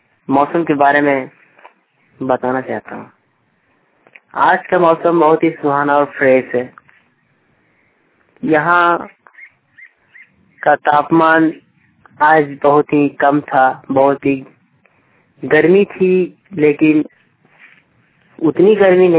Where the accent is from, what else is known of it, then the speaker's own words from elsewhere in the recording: Jharkhand, India; ग्राम कचहरी प्रखंड बेरनी जिला गिरिडीह का निवासी हूँ।